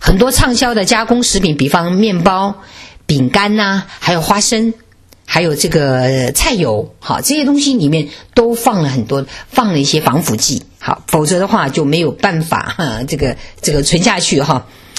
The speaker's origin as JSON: {"language": "Chinese", "country": "China", "said": "为什么我们中国人特别喜欢用防晒油？"}